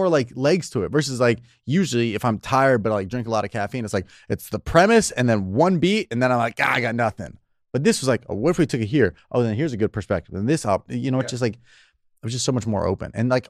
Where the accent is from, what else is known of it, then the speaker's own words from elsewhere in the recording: California, United States; The Southern California, like an hour from here.